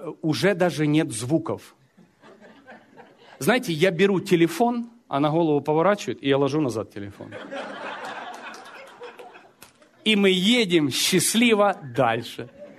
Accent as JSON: {"language": "Russian", "country": "Ukraine", "tie": "born or raised there", "said": "Я вырос на Украине, родился, вырос. Я знаю, что такое поля."}